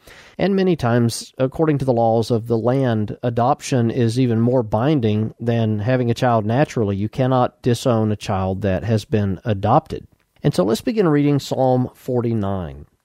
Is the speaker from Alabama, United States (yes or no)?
yes; Moody, Alabama, United States; I grew up in Moody, Alabama, and Moody was named after a man whose last name was Moody.